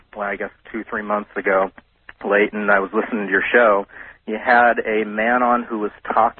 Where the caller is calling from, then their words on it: Los Angeles, California, United States; Hi, Art. I'm calling from Los Angeles.